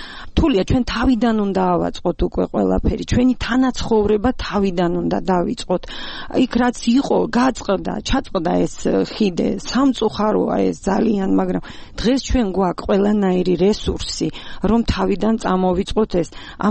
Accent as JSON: {"language": "Georgian", "region": "Abkhazia", "country": "Georgia", "tie": "born or raised there", "said": "ეს ჩემი სამშობლოა აფხაზეთი, მე იქ დავიბადე, გავიზარდე"}